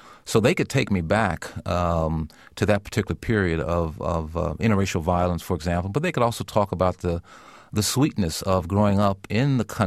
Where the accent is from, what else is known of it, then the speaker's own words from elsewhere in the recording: Middletown, Ohio, United States; Well, I grew up in Middletown, Ohio. It's only a half hour from Cincinnati.